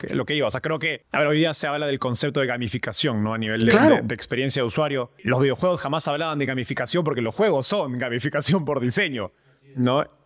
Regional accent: Peru; como latinoamericano, como peruano, digamos

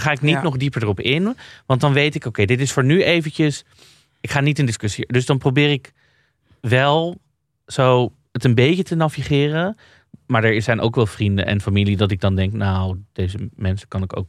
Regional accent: Amsterdam, North Holland, Netherlands; Ik kom uit Amsterdam-Noord en dat is ook echt een PVV. Daar zijn echt volkswijken waar gewoon mensen nog PVV stemmen.

